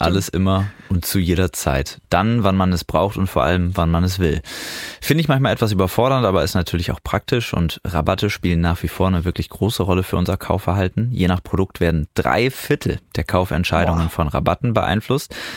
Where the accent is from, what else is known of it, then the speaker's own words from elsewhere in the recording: Osnabrück, Lower Saxony, Germany; in der Nähe meiner Heimatstadt Osnabrück